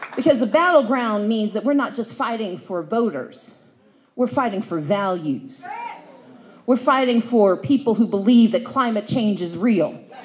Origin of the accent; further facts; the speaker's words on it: Mississippi, United States; also born or lived in Wisconsin / Georgia / Texas / Connecticut; You see, I grew up in Mississippi. I came of age in Georgia. I was born in Wisconsin, went to school in Texas, went to school in Connecticut.